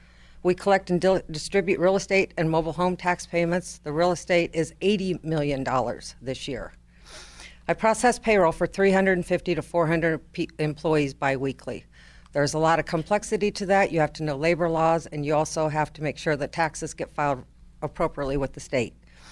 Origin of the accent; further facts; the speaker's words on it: Abington, Illinois, United States; also born or lived in Galesburg, United States; I was born in Galesburg at Cottage Hospital. But anyway, I grew up on a farm outside of Abington. I went to Abington High School